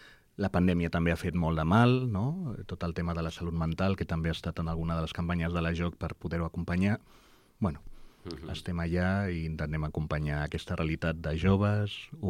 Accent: Barcelona, Catalonia, Spain; que jo sóc de Sant Andreu de Palomar, d'aquí de Barcelona

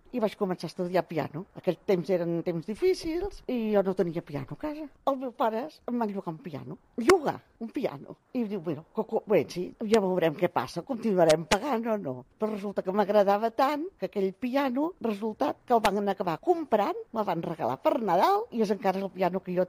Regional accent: Vilassar de Mar, Catalonia, Spain; also born or lived in Barcelona; Vaig néixer a Barcelona, perquè la meva mare era de Barcelona, però el meu pare era de Vilassar de Mar. O sigui que des de 2 mesos que estic aquí a Vilassar. Tinc 68 anys

